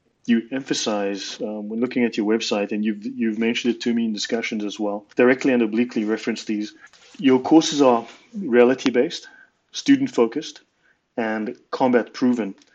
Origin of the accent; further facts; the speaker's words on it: South Africa; As a South African, as someone who understands the situation in South Africa